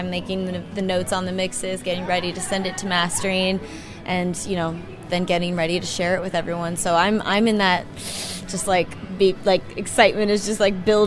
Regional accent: Kodiak, Alaska, United States; also born or lived in Lynden, Washington; now in Nashville, United States; I grew up in Kodiak, Alaska, and then Linden, Washington, and then I moved to Nashville quite a while ago, and Nashville's home now.

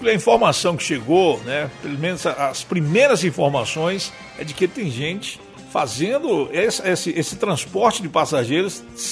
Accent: Lagoa Encantada, Bahia, Brazil; Sou da Lagoa Encantada.

